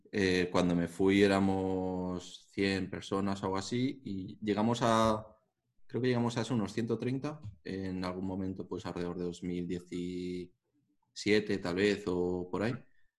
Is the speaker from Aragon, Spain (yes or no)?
yes; Zaragoza, Aragon, Spain; moved away as an adult; soy de Zaragoza, sí. Nací en Zaragoza, viví en Zaragoza, me fui de Zaragoza a los 25 años o así. Ahora tengo alguno más, unos pocos nada más.